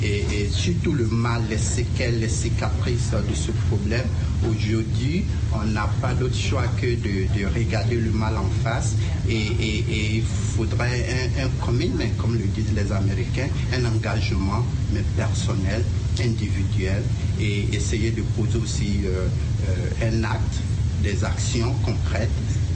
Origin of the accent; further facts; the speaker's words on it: Côte d’Ivoire; now in United States; mais en tant que ivoirien, ma culture et tout, c'est pas des choses auxquelles j'étais exposé.